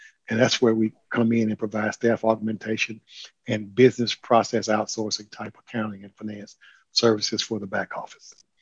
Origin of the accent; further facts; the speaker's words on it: Huntsville, Alabama, United States; Yes, I am from Huntsville, Alabama. I went to Alabama A&M University in Huntsville, stayed home and went to school.